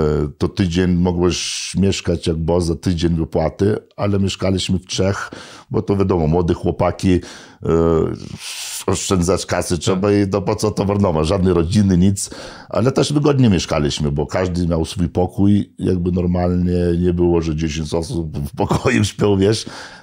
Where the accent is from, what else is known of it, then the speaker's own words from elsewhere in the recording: Lithuania; moved away as an adult; now in United States; się wyrwałem z Litwy. Ja też się urodziłem na wiosce tam gdzieś, ale już miałem zawód, bo naprawiałem samochody u ojca w warsztacie.